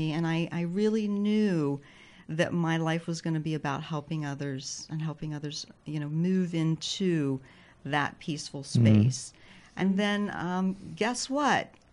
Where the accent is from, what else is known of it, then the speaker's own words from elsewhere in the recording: Waynesboro, Pennsylvania, United States; also born or lived in Salt Lake City; I live in Waynesboro, Pennsylvania. I'm actually from Waynesboro. Mm-hmm. I spent 15 years living in Salt Lake City. Mm-hmm. And then moved back to the East Coast a few years back.